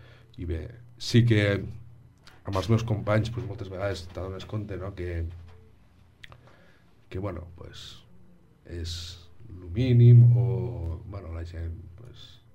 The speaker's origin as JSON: {"language": "Catalan", "town": "Falset", "region": "Catalonia", "country": "Spain", "tie": "born or raised there", "said": "vaig estudiar música de petit, aquí a Falset"}